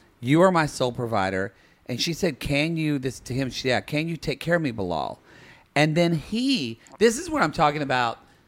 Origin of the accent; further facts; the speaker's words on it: Oklahoma, United States; I grew up in Oklahoma bubble.